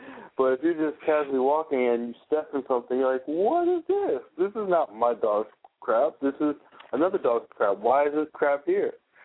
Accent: Florida, United States; I was raised in Florida, so I'm always leery about water.

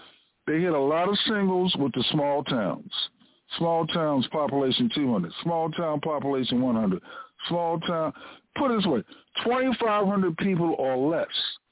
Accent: Washington, District of Columbia, United States; also born or lived in South Florida / New Orleans; I grew up predominantly in Washington, D.C., not all the time because I went to boarding school in South Florida for 3 years and then lived with my grandparents in New Orleans for another year.

